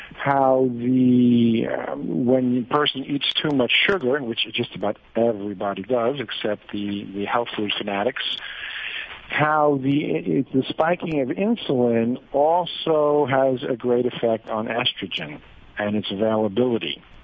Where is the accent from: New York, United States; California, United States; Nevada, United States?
New York, United States; moved away as an adult; I'm from New York, but originally, but I've been here 21 years, and it's basically against my religion to even think about going back to the United States for a minute.